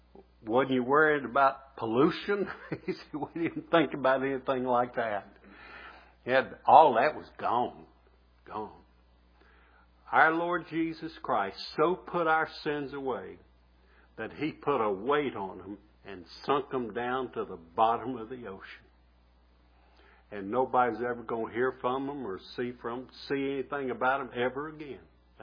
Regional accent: Bassett, Virginia, United States; my job at home, when we grew up in Bassett, Virginia, I had to take the garbage out to the trash barrel, and burn the trash.

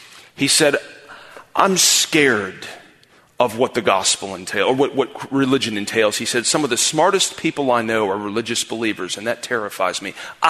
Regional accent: Greenville, United States; Another time I was doing some evangelism in my hometown, downtown Greenville

